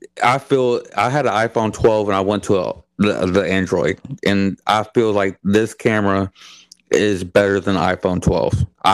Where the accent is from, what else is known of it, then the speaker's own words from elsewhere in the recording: Houston, Texas, United States; now in Bryan, United States; I'm from Houston. I'm still my wife is from around here. I'm still learning. I've been here in Bryan for a couple a year, about a year.